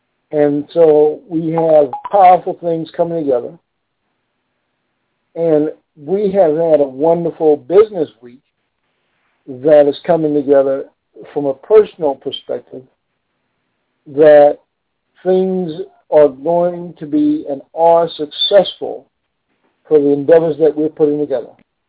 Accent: Texas, United States; now in Washington, United States; I'm from Texas, but I live in Washington, D.C.

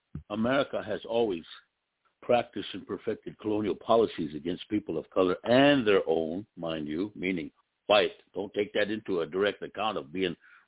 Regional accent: South Dakota, United States; I'm from the Pine Ridge Indian Reservation.

